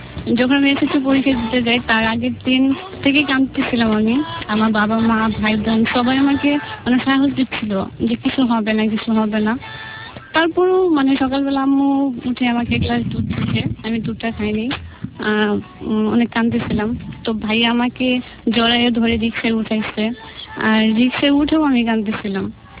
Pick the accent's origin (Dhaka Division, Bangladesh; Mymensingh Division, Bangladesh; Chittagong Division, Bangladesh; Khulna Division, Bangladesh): Mymensingh Division, Bangladesh; Mymensingh; আমি ছোটবেলা গ্রামের বাড়িতে বড় হয়েছি, আমার গ্রামের বাড়ি ছিল ময়মনসিং।